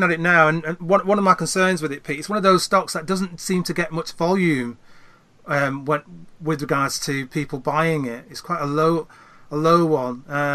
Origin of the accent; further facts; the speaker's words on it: North West England, United Kingdom; I was brought up in Lancashire down the road from you